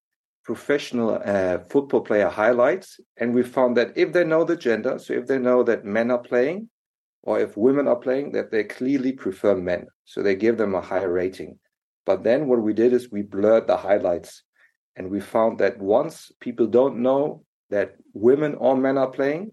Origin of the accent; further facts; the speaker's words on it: Germany; English is a second language; So I come from Germany, and it's super, super typical that you can see men's football all the time